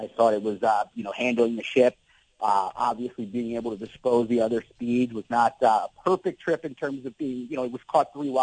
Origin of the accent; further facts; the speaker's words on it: United States; as an American, I just kind of do not really believe in the fact of adding on time when a sentence is served.